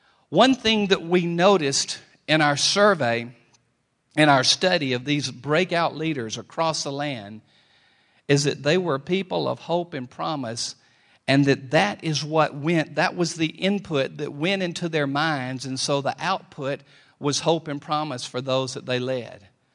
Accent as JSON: {"language": "English", "region": "the South", "country": "United States", "said": "Now, you already know my cultural background. I'm a Baptist from the South."}